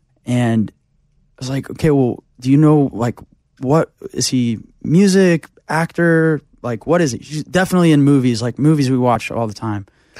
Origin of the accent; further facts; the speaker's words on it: Bixby, Oklahoma, United States; Bixby, which is Tulsa.